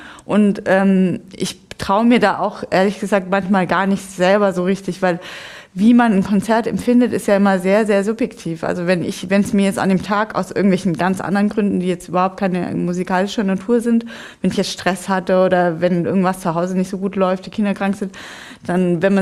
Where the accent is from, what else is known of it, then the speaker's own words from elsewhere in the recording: Augsburg, Bavaria, Germany; ich komme ja aus Augsburg